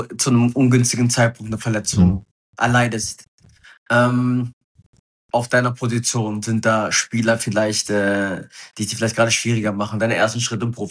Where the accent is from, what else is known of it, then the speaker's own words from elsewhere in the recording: Freiberg, Saxony, Germany; born there; ich bin in Freiberg geboren, dann sind sie in aus Sachsen, dann sind sie immer so, du bist Ossi? Ich so, ja.